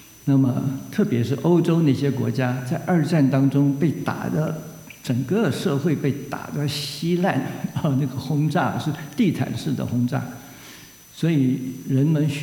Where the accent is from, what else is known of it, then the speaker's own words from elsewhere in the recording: China; 我们中国人大概最知道